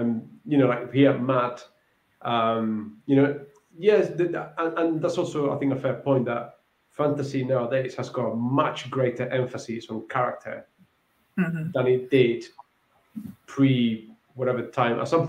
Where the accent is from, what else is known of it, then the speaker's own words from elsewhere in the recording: Andalusia, Spain; English is a second language; the parts in Dorn were filmed in southern Spain, where I come from, in, you know, the castle in my hometown and in Seville and stuff like that.